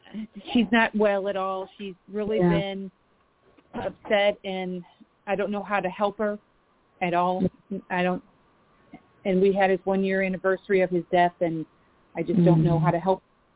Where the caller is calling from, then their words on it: Waterloo, Illinois, United States; I'm from Waterloo, Illinois.